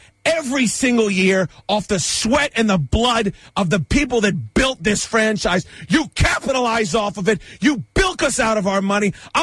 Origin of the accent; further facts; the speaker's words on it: Virginia, United States; I live in Sunset Woods Court in Burke, Virginia. I went to George Mason University. I'm Northern Virginia. I'm D.C. I bleed it.